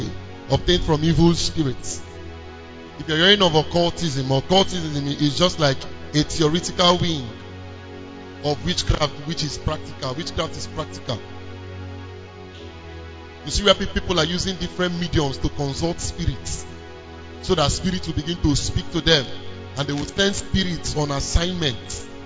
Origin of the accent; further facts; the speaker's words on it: Nigeria; We are from Nigeria here.